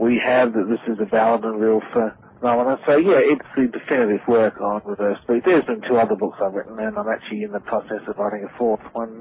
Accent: Australia; also born or lived in United States; as you can tell from by the accent, I'm Australian, and I lived in the United States for 10 years. That was back from 1989 through to 1999

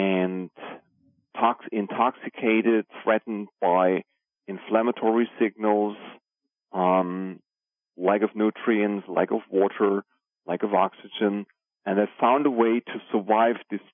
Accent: Germany; also born or lived in Sweden; So 12 years ago, I moved back from Sweden to my home country, Germany, and opened a complementary cancer clinic in the city of Kassel, which is right in the middle of Germany, between the cities of Hanover and Frankfurt, located in the heart of Germany.

